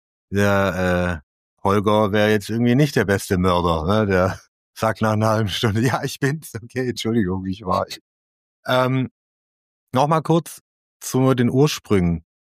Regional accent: Southern Germany, Germany; ich komme halt aus Süddeutschland und da haben wir das unter dem Namen gespielt.

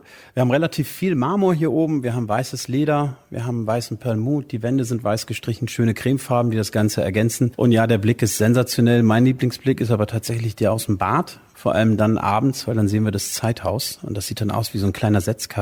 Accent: Bogotá, Bogotá D.C., Colombia; also born or lived in Frankfurt am Main; now in Germany; Nee, ich habe tatsächlich den Geburtsort Frankfurt am Main. Das heißt, ich bin gebürtiger Hesse, bin dann aber in der schönen Stadt Bogotá in Kolumbien aufgewachsen

